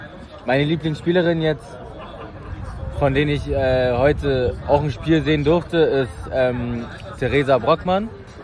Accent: Berlin, Germany; born there; für mich als gebürtiger Berliner nochmal ein schöneres Gefühl gegeben

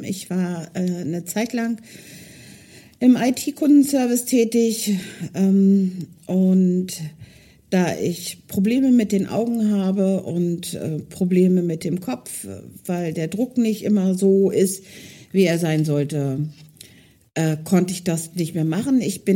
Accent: Hildesheim, Lower Saxony, Germany; moved away; Ursprünglich komme ich aus Hildesheim, bin aber vor 3 Jahren dort weggezogen und habe meine Wahlheimat hier oben gewählt, im Norden Deutschlands, weil ich mich schon immer irgendwie seegebunden gefühlt habe.

